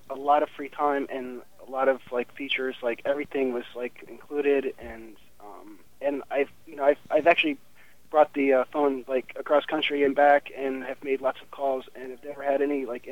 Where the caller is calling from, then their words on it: New Jersey, United States; Hi. I'm calling from New Jersey, and I was actually happy to get through.